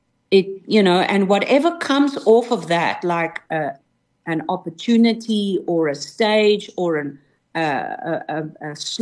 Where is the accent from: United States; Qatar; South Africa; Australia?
South Africa; first language Afrikaans; English is a second language; first song I ever wrote was actually Afrikaans. And so I have written material that is obviously in my mother language.